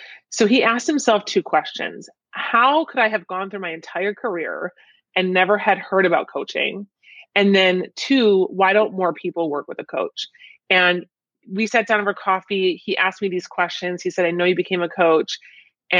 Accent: Midwest, United States; And it was because I'm from the Midwest. So I kind of grew up with this, you know, Midwest work hard mindset

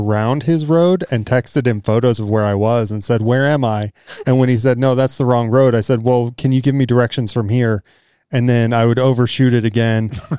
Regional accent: Texas, United States; I'm from Texas, and we only say down.

